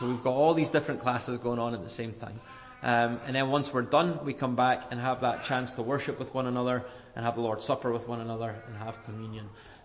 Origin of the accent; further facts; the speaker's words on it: Scotland, United Kingdom; Church that I grew up in Scotland, it was me and my sisters and one other family that lived about 20 miles away.